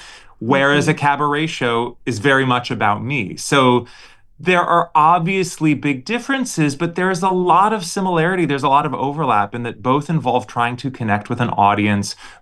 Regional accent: Portland, Oregon, United States; performances with … from my hometown of Portland, Oregon.

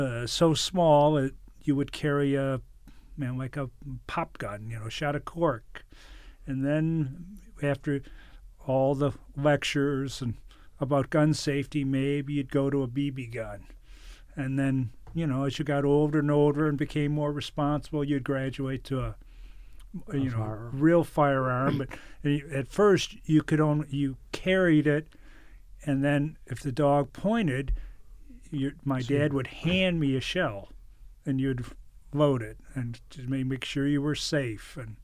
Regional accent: Michigan, United States; I grew up in Michigan

